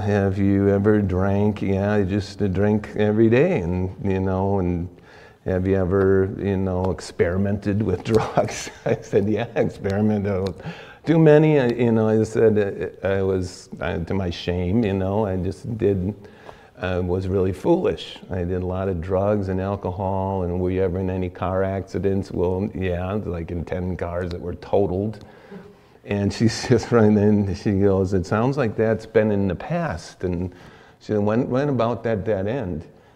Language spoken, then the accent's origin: English; Wisconsin, United States; also born or lived in California; And I'm from Wisconsin. I moved to California and lived there 12 years